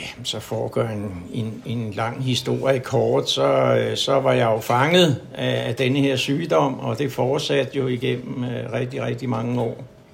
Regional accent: Copenhagen, Capital Region of Denmark, Denmark; og jeg er 68 år gammel, og jeg er født over på Christianshavn over i København. Og har boet derovre hele mit liv, indtil jeg kom i behandling i 2002.

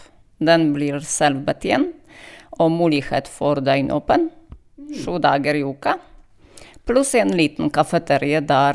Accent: Poland; Norwegian is a second language; moved away as an adult; now in Kolbu, Norway; Da kommer jeg fra Polen, opprinnelig fra Polen, og så for 18 år siden kom jeg til Kolbu for å jobbe, for sånn sesonjobb. Og så fant jeg min kjærlighet, og så bestemte jeg for å flytte til Kolbu.

